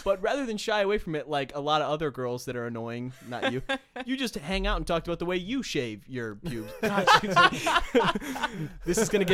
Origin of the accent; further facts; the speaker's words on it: Dallas, Texas, United States; born there; also born or lived in Maryland; I was born in Dallas.